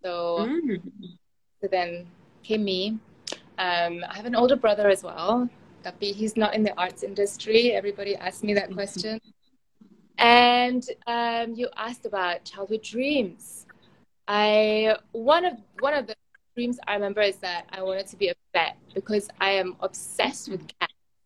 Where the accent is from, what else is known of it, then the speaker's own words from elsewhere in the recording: Kuching, Sarawak, Malaysia; So I grew up, I was born and raised in Kuching.